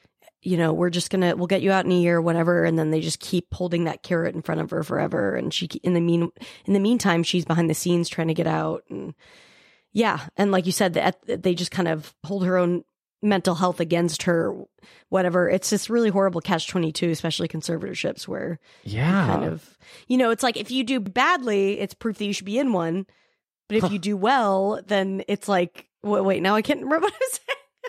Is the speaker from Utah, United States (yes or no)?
yes; Salt Lake City, Utah, United States; So I grew up in Salt Lake City. I wasn't Mormon, but, you know, obviously a very religious place to grow up in, very conservative.